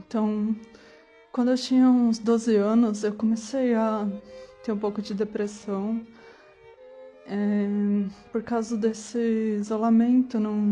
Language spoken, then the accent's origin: Portuguese; Assis, São Paulo, Brazil; also born or lived in Goiás; eu nasci em 1988, em São Paulo. Com 1 ano de idade, eu fiz uma viagem para Goiás, pois meus pais iam tentar a vida lá, mas não conseguiram. Assim, eu voltei para Assis, para a casa da minha avó.